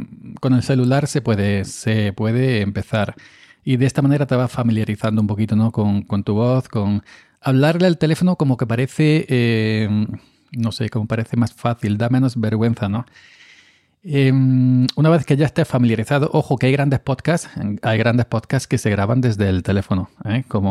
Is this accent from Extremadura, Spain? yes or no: no; Andalusia, Spain; Soy natural de España, concretamente de Andalucía.